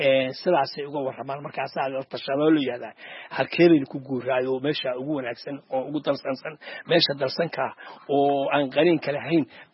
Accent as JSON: {"language": "Somali", "town": "Wanlaweyn", "region": "Lower Shabelle", "country": "Somalia", "tie": "born or raised there", "said": "waxaan ku dhashay magaalada buuxooda weli khaasan wuluwul baan ku dhashay halkaasaan kusoo barbaaray"}